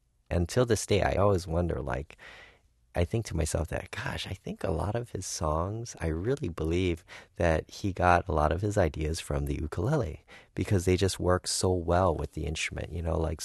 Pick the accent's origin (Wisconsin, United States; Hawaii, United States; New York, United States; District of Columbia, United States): Hawaii, United States; Honolulu; Yes, I grew up right in Honolulu in a little town called Kaimuki.